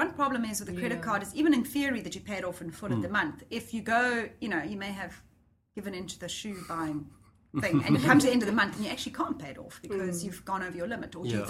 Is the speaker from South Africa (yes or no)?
yes; Cape Town, Western Cape, South Africa; And because I'm from Cape Town, people got the wrong impression.